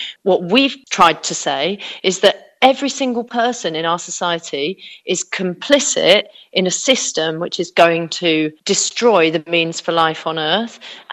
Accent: United Kingdom; my experience as a British person

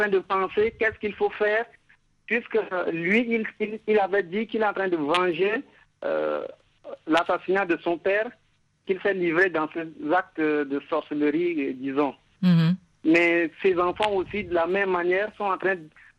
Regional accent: Moundou, Logone Occidental, Chad; chez moi à Moundou, dans le sud du Tchad

